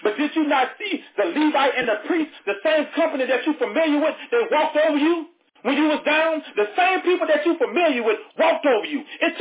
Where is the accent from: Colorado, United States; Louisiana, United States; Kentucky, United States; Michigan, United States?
Louisiana, United States; In other words, God, it may not be familiar, Utah, because I'm from Louisiana, but if you tell me to go to Utah, Utah is where I go.